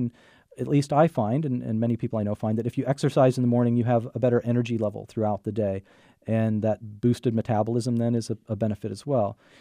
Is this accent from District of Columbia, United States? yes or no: yes; Washington, District of Columbia, United States; Well, when I was younger, I grew up in Washington, D.C.